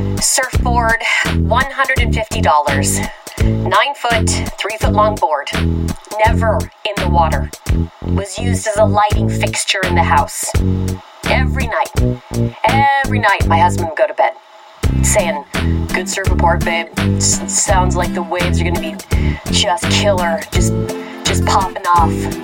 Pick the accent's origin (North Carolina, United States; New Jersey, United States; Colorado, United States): Colorado, United States; I'm from Colorado. I like to skate.